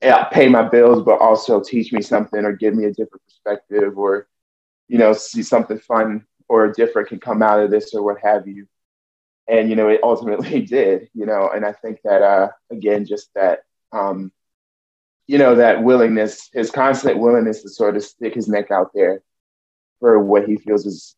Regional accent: Richmond, Virginia, United States; So I grew up, I'm from Richmond originally, but my family is sort of rooted in Emporia, Virginia, which is more further south, so more country.

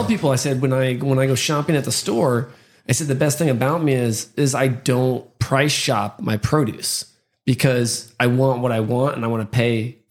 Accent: California, United States; I'm a Californian, right? But at the end of the day, I'm on the East Coast.

